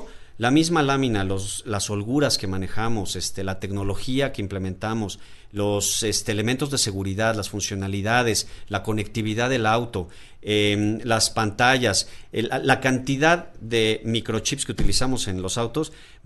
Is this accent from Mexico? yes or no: yes; Mexico; Lo de los pilotos, y lo voy a decir como mexicano